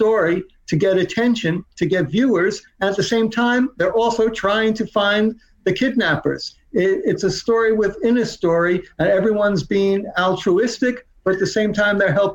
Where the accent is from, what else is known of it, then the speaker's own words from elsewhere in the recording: New York, United States; accent: New York; it might have been my New York accent came out on Nancy Grace like pajamas